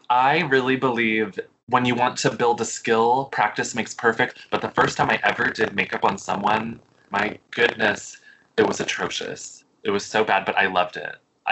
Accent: New England, United States; because I'm from New England.

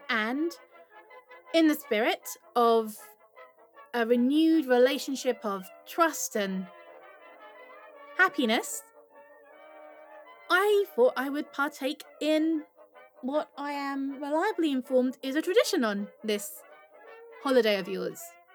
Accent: England, United Kingdom; Because I like to feel that I, being English, have a special relationship with America.

